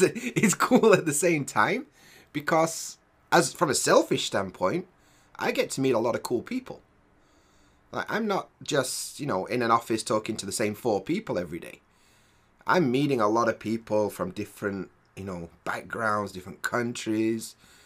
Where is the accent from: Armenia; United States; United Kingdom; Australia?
United Kingdom; Sheffield, Yorkshire and the Humber; moved away as an adult; now in Shiga, Japan; I'm from England, specifically from Sheffield in England. But these days, I live in Shiga, Japan, and I've been in Japan for the last 6 years or so teaching English.